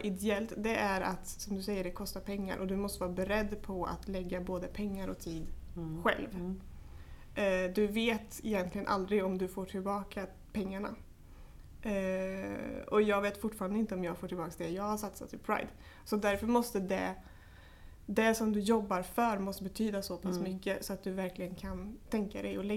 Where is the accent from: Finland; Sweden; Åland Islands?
Sweden; Munkfors, Värmland; also born or lived in Stockholm; Jag är uppvuxen i Munkfors. Och har liksom blivit särbehandlad på grund av att jag var stockholmare och flyttade in till Munkfors.